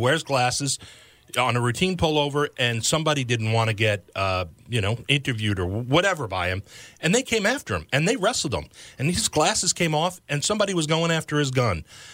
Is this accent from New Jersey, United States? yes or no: no; New York, United States; I grew up in New York, okay? I grew up in a neighborhood that was a rough neighborhood.